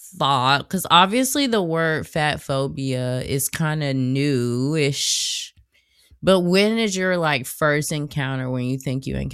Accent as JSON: {"language": "English", "region": "Southern US", "country": "United States", "tie": "born or raised there", "said": "I don't think that growing up, I'm from the South, and I think I always wanted to be more"}